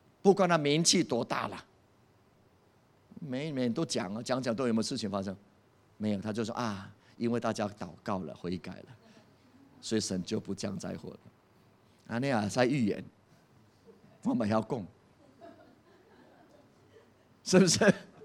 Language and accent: Chinese; Taiwan; 因为中共飞弹都要过来500颗，我们是台湾人没当跑啊